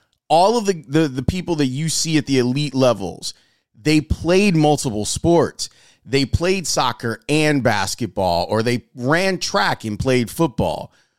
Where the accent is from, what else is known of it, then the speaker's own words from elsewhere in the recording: Chicago, Illinois, United States; growing up in Roseland before I moved out to HF land